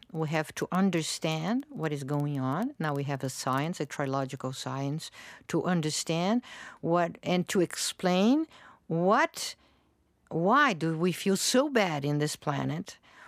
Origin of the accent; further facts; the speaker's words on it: Sweden; I came from Sweden, and I am at the side of the beach, and sunny beach, and so beautiful tropical country, and my town was already 10 below zero with snow